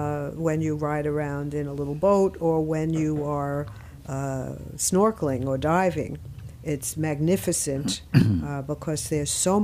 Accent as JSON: {"language": "English", "country": "United States", "tie": "born or raised there", "said": "I was brought up on Long Island Sound, the water was always cold."}